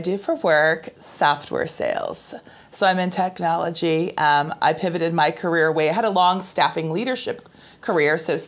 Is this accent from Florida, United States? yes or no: yes; St. Petersburg, Florida, United States; also born or lived in Boston / New York City / Kansas City; now in Alexandria, United States; Yeah, so I am born and raised in St. Petersburg, Florida. Absolutely beautiful place. And then I lived in Boston, New York City, Kansas City, and then back to St. Petersburg, Florida.